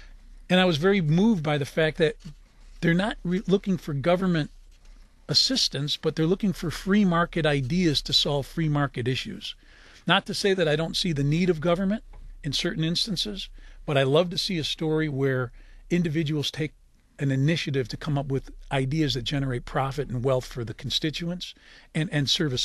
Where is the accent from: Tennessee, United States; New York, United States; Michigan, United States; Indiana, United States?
Michigan, United States; Detroit; Thank you for Michigan, Detroit, my hometown.